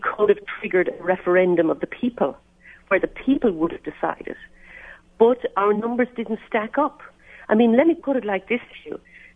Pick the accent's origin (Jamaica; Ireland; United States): Ireland; Galway, Connacht; I mean, look, I'm from Galway, the west of Ireland